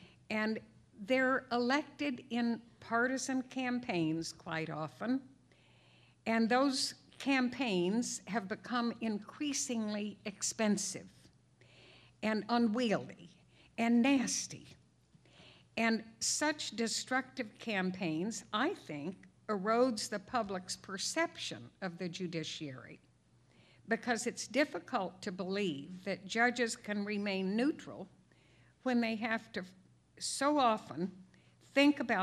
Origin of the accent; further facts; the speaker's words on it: El Paso, Texas, United States; Now, I grew up in the Southwest, was born in El Paso, went to school there.